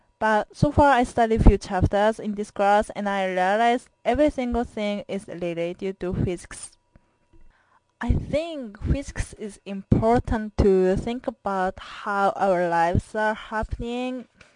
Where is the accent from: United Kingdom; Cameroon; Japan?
Japan; accent: Japanese; first language Japanese; English is a second language; moved away as an adult; also born or lived in Oregon; now in United States; I'm Japanese and I'm from Japan. English is my second language, so I have a Japanese accent and my English is still broken sometimes.